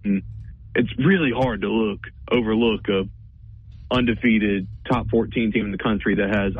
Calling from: Tuscaloosa, Alabama, United States; Tuscaloosa.

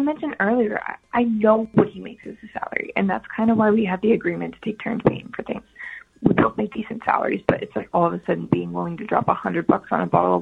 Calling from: Virginia Beach, Virginia, United States; from Virginia Beach.

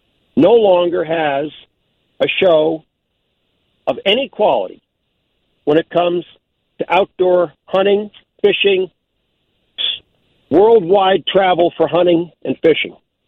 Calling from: Green River, Wyoming, United States; which is why I'm calling you from Green River, Wyoming, on this very cold Sunday morning.

